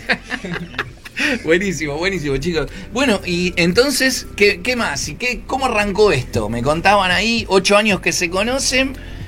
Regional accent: Buenos Aires, Argentina; Pero soy de Mataderos, así que inicialmente estoy en Mataderos.

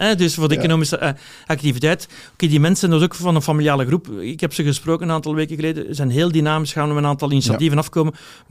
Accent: Belgium; En ik ben een van de Belgen...

